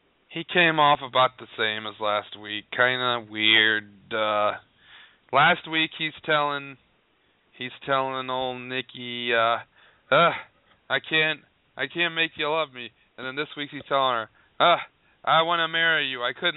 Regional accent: Indiana, United States; Because I'm from Indiana. He's from Boston.

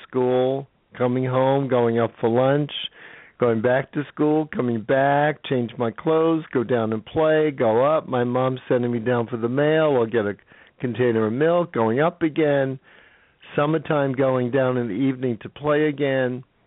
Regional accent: New York City, New York, United States; Well, I grew up in the Bronx, New York. I was actually born in Manhattan, but raised in the Bronx.

